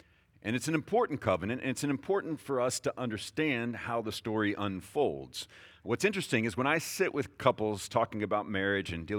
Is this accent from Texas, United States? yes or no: yes; Houston, Texas, United States; So I've been around flooding. I grew up in Houston. I've seen flooding.